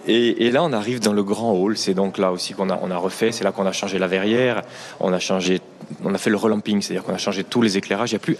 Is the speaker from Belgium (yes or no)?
no; Ajaccio, Corsica, France; Ben oui, comme tout Ajaccien, on a tous connu l'Empire, on y a tous au moins un souvenir important.